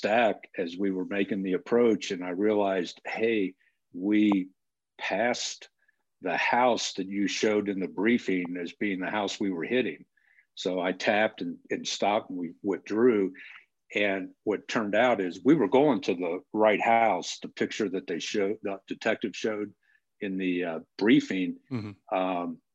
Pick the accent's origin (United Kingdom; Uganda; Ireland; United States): Ireland; born there; Well, actually, first of all, I'm adopted. So I was born in Ireland.